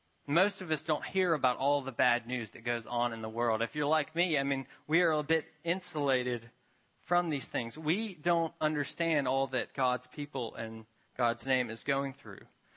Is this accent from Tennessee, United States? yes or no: yes; Memphis, Tennessee, United States; I grew up in Memphis, Tennessee. It's a town that's pretty divided and run down, and there's a lot of difficult things there.